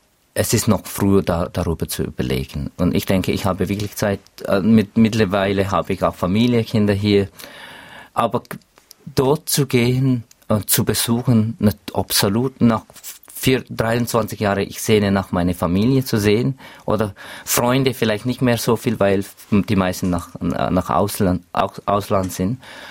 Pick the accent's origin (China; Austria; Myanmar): Myanmar; German is a second language; moved away; dass es Leute wie ich, dass sie offiziell mit einem anderen Pass nach Burma gingen